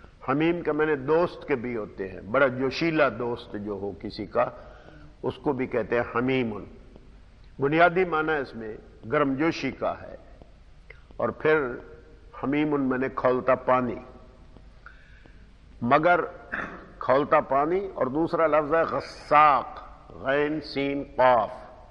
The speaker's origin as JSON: {"language": "Urdu", "region": "Punjab", "country": "Pakistan", "tie": "born or raised there", "said": "ہم دیہات کے رہنے والے تھے اور ہمارے قریب جنگ شہر تھا مثلا, ہندو مسلم کی زبان الگ تھی, حالانکہ بولتے سب پنجابی تھے"}